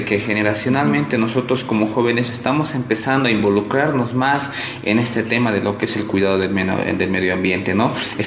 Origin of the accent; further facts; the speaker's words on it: Cochabamba, Bolivia; la contaminación ambiental, acústica que estamos sufriendo como bolivianos y también como cochabambinos